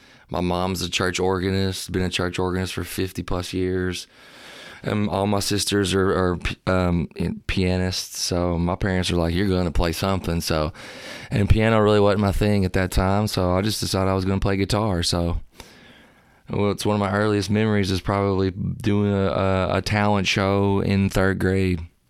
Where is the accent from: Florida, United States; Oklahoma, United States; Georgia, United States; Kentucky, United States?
Kentucky, United States; Philpott; I was born in Davis County, Kentucky. Born and raised in Philpott, Kentucky, which is right outside of Owensboro.